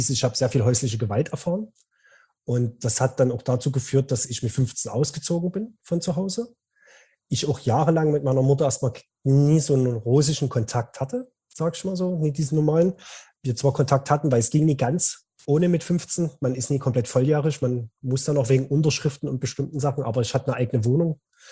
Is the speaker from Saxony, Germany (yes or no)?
yes; Dresden, Saxony, Germany; also born or lived in Radebeul; Ich komme aus Dresden. Geboren bin ich in einer Kleinstadt nie weit weg von hier, also in Radebeul.